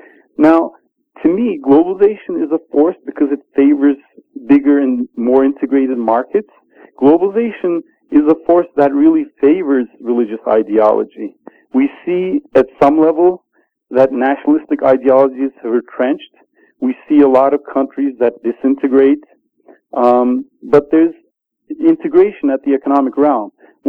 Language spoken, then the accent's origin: English; Turkey; So growing up in Turkey in the 60s, 70s, and 80s, especially in urban areas, middle-class urban areas